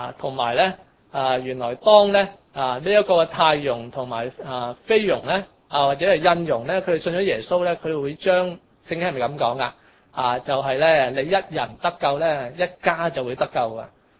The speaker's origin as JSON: {"language": "Cantonese", "country": "Hong Kong", "said": "我哋香港人"}